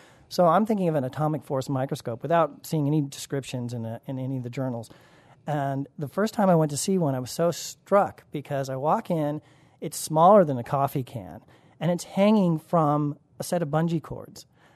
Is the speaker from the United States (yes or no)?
yes; Colorado, United States; Yes, I do recall growing up in Colorado, actually, and the mountain roads there with the salt.